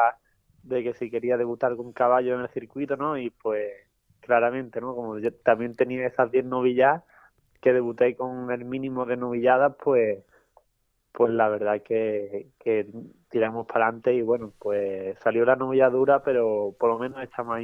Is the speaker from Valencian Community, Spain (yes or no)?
no; Madrid, Community of Madrid, Spain; Me da a veces coraje, ¿no? De decir que soy de Madrid, ¿no?